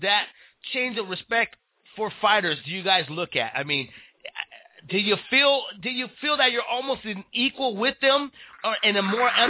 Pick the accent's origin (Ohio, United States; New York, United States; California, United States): California, United States; San Jose; I'm from San Jose, California